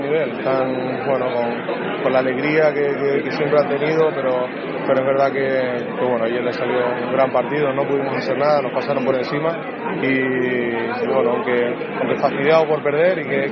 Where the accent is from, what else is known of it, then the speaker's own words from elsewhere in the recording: Tenerife, Canary Islands, Spain; moved away; me fui hace mucho tiempo de Tenerife, pero mis vínculos con mi tierra son muchos